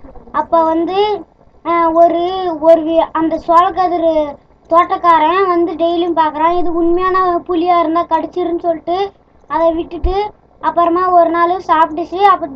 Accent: Thattakal, Tamil Nadu, India; Thattakkal.

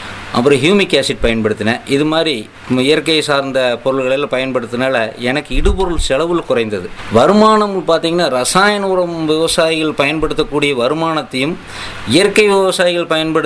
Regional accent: Gobichettipalayam, Tamil Nadu, India; என்னுடைய சொந்த ஊர் கோபிச்செட்டிப்பாளையம்.

